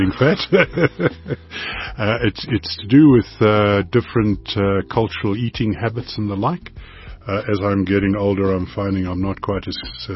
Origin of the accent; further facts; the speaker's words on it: Cape Town, Western Cape, South Africa; we grew up in Cape Town.